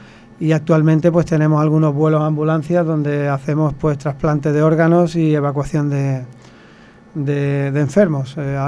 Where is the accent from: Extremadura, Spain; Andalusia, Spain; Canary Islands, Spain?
Andalusia, Spain; Málaga; como bien le he dicho antes, yo soy malagueño, llevo muchos años en el aeroclub, desde el año 95